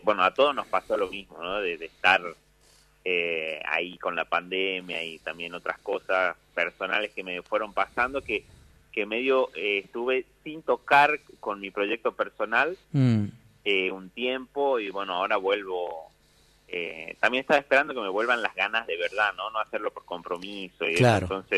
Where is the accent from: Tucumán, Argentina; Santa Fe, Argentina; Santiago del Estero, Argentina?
Tucumán, Argentina; Simoca; yo soy tucumano, de Simoca, más específicamente. No le decimos pibe a los chicos, le decimos changuito, claro. Chango chico.